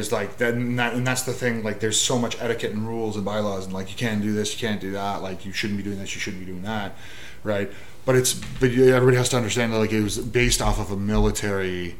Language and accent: English; Canada; It's not like, us being Canadian.